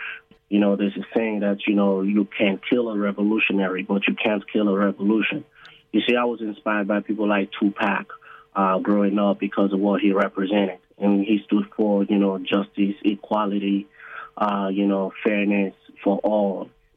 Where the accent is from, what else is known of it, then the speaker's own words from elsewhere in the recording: Nigeria; also born or lived in London / United States; now in Australia; So originally I'm from West Africa, Nigeria, right? You know, I've lived in London, lived in the US, I live in Australia. I'm an Australian citizen now.